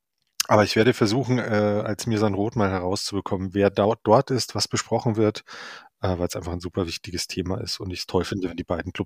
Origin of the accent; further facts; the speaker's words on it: Munich, Bavaria, Germany; now in Hamburg, Germany; weil ich bin in München aufgewachsen und lebe mittlerweile seit über 20 Jahren in Hamburg.